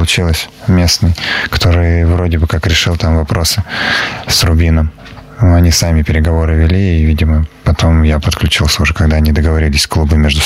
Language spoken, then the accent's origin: Russian; Nytva, Perm Krai, Russia; born there; я всегда в интервью говорил, что я родился в Нытве